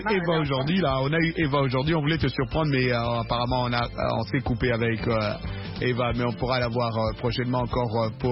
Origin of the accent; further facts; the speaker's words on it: DR Congo; chez moi en RDC